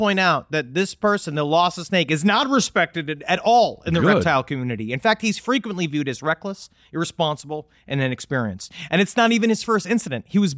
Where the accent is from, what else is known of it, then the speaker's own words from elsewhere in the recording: Queens, New York, United States; Because I remember we had a problem in our basement toilet growing up in Queens where rats used to come up in it.